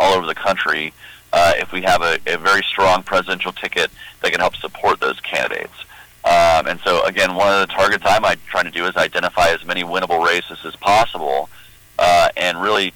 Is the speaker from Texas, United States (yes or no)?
no; Georgia, United States; Like my home state of Georgia, you got to get 20% of the vote.